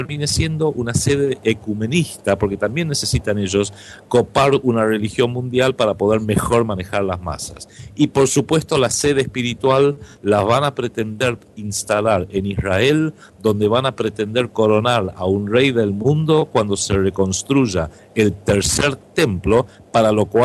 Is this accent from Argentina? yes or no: yes; Argentina